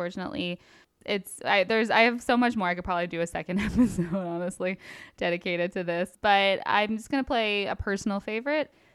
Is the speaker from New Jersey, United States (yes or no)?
yes; New Jersey, United States; To this day, when I meet other former ska kids and they learn I'm from New Jersey … is always the first thing mentioned.